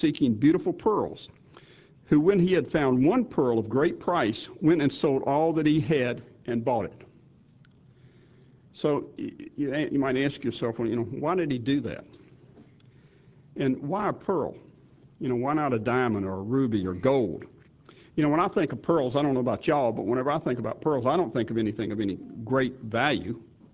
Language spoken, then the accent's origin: English; Atlanta, Georgia, United States; I'm from Atlanta, Georgia, where we have about 100 in our congregation there.